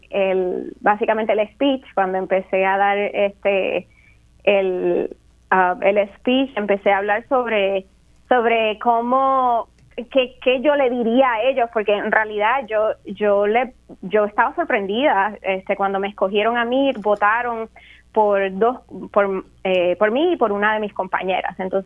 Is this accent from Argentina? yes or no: no; Jayuya, Puerto Rico; cuando era chiquita y estaba creciendo en Jayuya